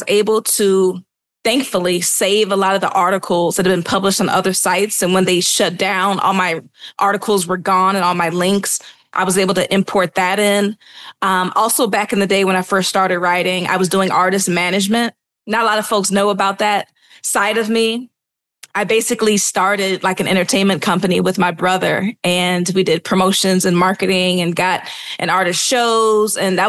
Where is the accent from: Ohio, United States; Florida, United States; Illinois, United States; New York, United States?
Ohio, United States; Cleveland; I grew up in Cleveland. Shouts out to Cleveland.